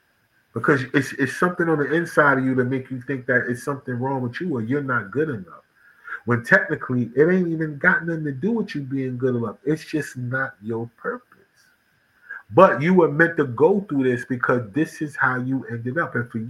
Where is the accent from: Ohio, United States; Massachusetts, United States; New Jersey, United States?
New Jersey, United States; now in North Carolina, United States; because I'm from New Jersey and I live in North Carolina right now, right?